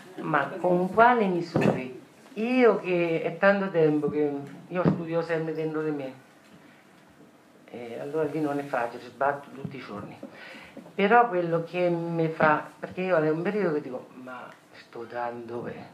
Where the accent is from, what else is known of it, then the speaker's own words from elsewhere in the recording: Montegranaro, Marche, Italy; E vengo da Monteranaro.